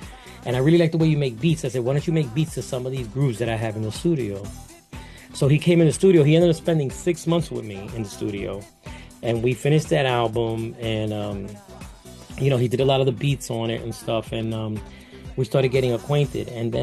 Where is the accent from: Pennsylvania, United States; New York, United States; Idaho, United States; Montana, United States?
New York, United States; Bronx; They're both from Brooklyn. I'm from the Bronx.